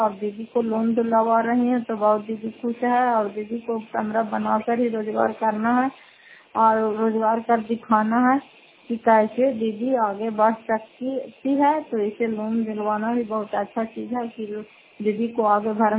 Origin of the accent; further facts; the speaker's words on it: Fatehpur, Bihar, India; घर फतेहपुर पंचायत मकरौता जिला नालंदा, सराय कचरा ब्लॉक के निवासी हूँ।